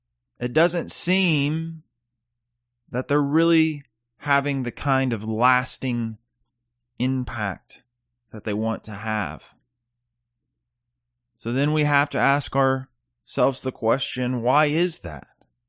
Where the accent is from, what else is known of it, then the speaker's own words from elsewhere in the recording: the South, United States; Now, growing up in the South, I've often heard revivals called for, right?